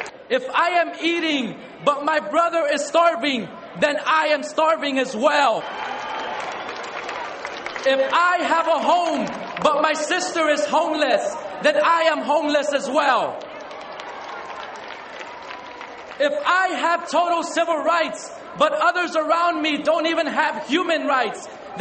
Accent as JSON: {"language": "English", "town": "Los Angeles", "region": "California", "country": "United States", "said": "from Los Angeles, California, and I thank you for standing up with me today."}